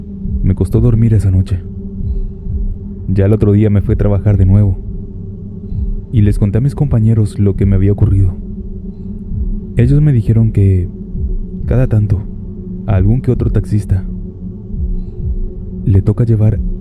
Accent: State of Mexico, Mexico; Soy del Estado de México y les contaré esta historia que me pasó en el tiempo que fui taxista.

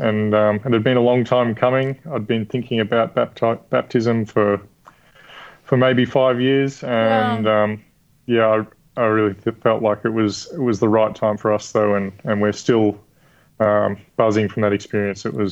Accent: Melbourne, Victoria, Australia; I grew up in Heidelberg in Melbourne.

